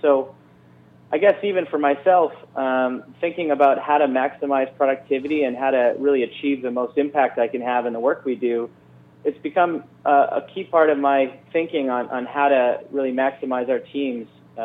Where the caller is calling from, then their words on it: Bowen Island, British Columbia, Canada; So I'm calling from my home office on Bowen Island in British Columbia, Canada.